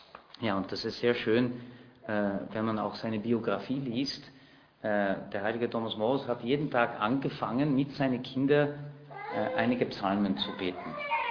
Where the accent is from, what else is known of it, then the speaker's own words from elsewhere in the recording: Netherlands; German is a second language; ich bin selber Niederländer